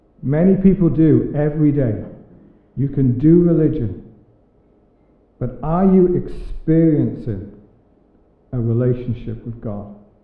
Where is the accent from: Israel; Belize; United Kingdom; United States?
United Kingdom; Tenby, Wales; I grew up in Tenby.